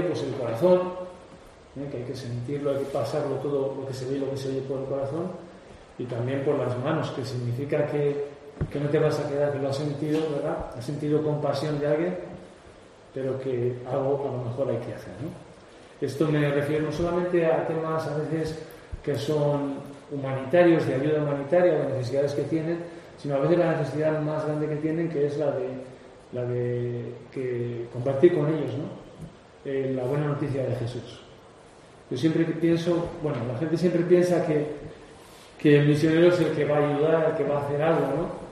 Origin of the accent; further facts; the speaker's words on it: Burgos, Castile and León, Spain; yo me he formado en el seminario de Burgos, yo soy burgalés. He trabajado en la diócesis de Burgos 9 años y después ya marché a misiones